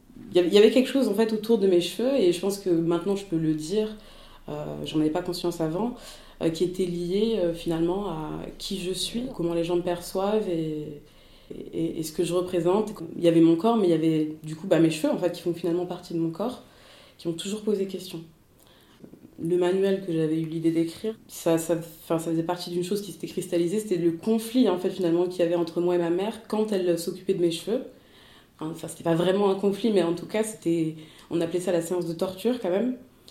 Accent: Cameroon; born there; je suis née en 90 au Cameroun, de deux parents en fait camerounais

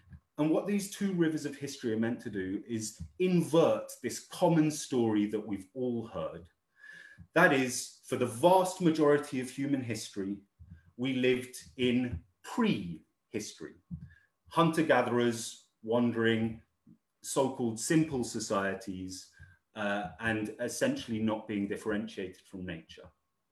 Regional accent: Hong Kong; born there; I myself was born in Hong Kong, a colony, because of the work that my dad was doing there.

